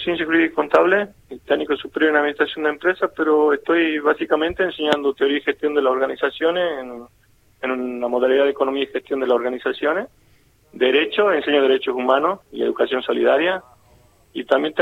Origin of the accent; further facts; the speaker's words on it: Villa Quintero, Tucumán, Argentina; now in Concepción, Argentina; Yo estoy hace 26 años, soy hijo adoptivo de Concepción, pero en realidad yo soy originario de Villa Quintero, un pueblito que está a 11 kilómetros.